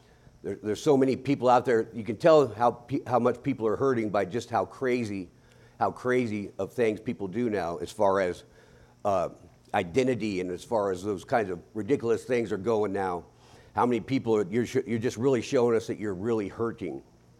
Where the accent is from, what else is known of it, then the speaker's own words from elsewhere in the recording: Alaska, United States; Because I will not back up on what I am as an American or what I am as a Christian or an Alaskan.